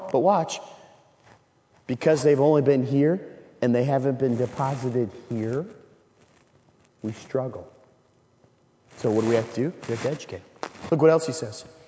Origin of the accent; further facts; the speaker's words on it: Illinois, United States; And so my wife's from Ohio, and since I'm from Illinois, University of Illinois has never been anything